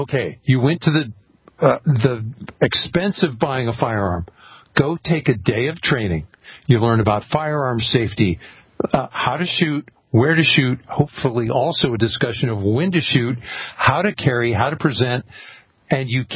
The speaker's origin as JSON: {"language": "English", "region": "Louisiana", "country": "United States", "tie": "born or raised there", "said": "This one in my home state of Louisiana."}